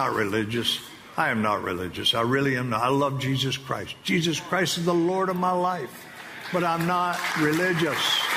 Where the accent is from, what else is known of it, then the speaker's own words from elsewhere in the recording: North Carolina, United States; Remember, I'm from North Carolina.